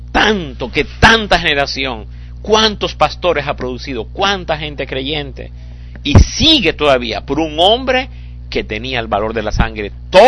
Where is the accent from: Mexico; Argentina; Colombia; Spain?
Colombia; los que somos de Colombia, en Colombia había los lugares de las compras y ventas.